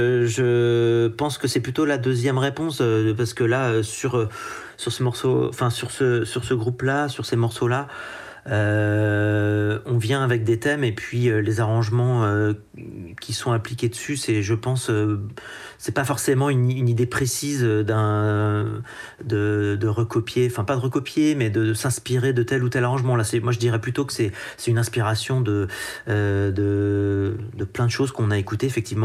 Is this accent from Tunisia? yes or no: no; Pays de la Loire, France; Moi, je viens du nord de la Vendée.